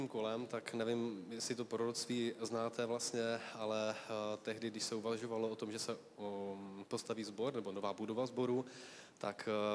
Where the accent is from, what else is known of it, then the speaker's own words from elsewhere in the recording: Kroměříž, Zlín Region, Czechia; A jenom tak pro zajímavost, pocházím vlastně z Kroměříže.